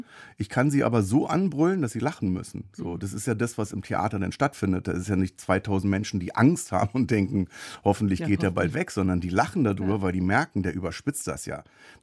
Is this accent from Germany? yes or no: yes; Berlin, Germany; In Neukölln geboren, im Wedding aufgewachsen und dann, muss ich dazu sagen, bin ich in Berlin bestimmt 25 Mal umgezogen. Aber also, das, was hängen bleibt, ist der Neuköllner